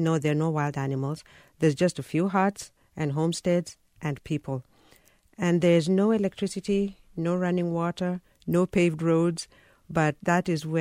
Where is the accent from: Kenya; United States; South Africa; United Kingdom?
Kenya; Nairobi; born there; English is a second language; Yes, I'm originally from Kenya. I was born in Nairobi, but my ancestral village is in a place called Wikondiek. Wikondiek is on the shores of Lake Victoria. It's actually about maybe 10 to 20 miles away from the lake, and it's a very rural area.